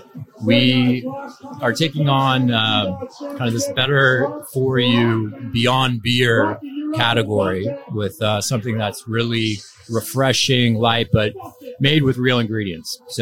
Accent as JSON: {"language": "English", "region": "California", "country": "United States", "lives_now": "Los Angeles, United States", "said": "but I'm from Northern California."}